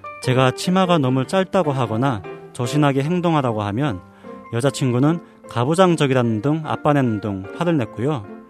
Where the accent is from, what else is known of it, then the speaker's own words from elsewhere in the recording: Hyesan, Ryanggang, North Korea; now in South Korea; 해산에서 온